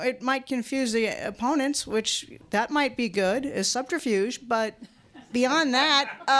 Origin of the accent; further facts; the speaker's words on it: West Branch, United States; I'm from West Branch.